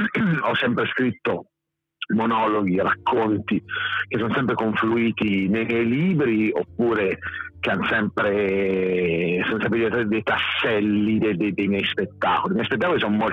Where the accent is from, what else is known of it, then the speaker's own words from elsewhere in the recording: Arezzo, Tuscany, Italy; sì, però io sono d'Arezzo, quindi